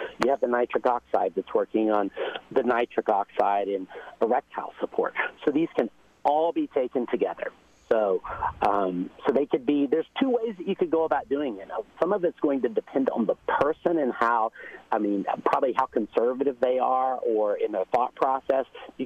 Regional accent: Texas, United States; And in the summer, I grew up in Texas, and we ate a lot of watermelon

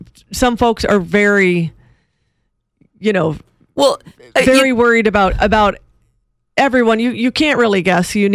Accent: California, United States; I'm from California

